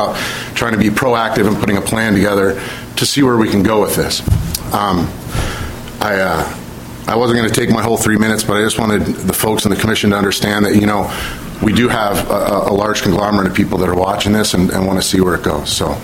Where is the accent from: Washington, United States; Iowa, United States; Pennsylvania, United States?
Washington, United States; Lynnwood; I grew up in Linwood, Washington. I've been fishing the Skycomish, the Stilly, and the Skagit since I was, I don't know, 6 years old when I tag along with my dad.